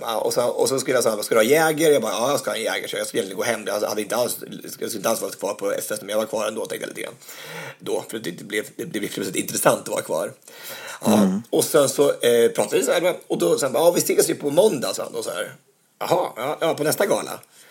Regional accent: Örebro County, Sweden; Jag är från Närke också

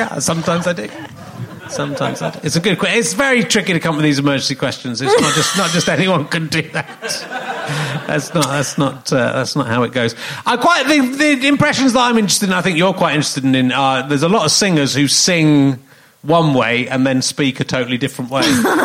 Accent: Manchester, North West England, United Kingdom; Hey, oh, what's going on? I'm from Manchester.

